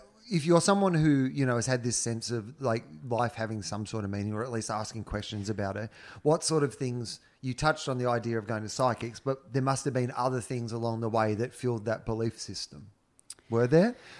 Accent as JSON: {"language": "English", "town": "Denison", "region": "Victoria", "country": "Australia", "said": "I'm from Denison. You know, we were all from really sort of places where there was a lot of boredom."}